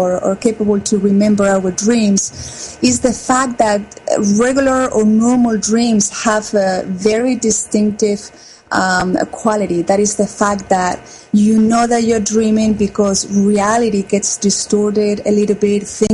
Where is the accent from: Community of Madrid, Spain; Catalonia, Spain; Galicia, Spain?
Community of Madrid, Spain; Madrid; now in United States; Well, I'm originally from Spain, Madrid. I came to the United States back in 1995.